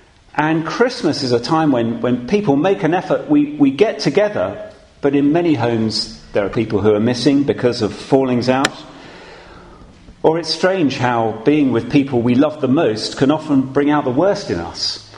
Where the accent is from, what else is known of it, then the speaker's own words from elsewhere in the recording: England, United Kingdom; Now, of course, being very English, we don't say anything at all.